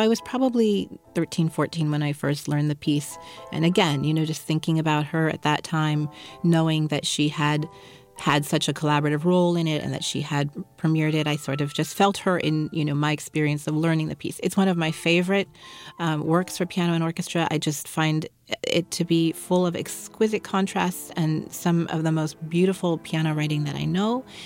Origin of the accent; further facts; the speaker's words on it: San Francisco, California, United States; Well, it's, you know, my hometown orchestra. I grew up in San Francisco, and they're a wonderful recording orchestra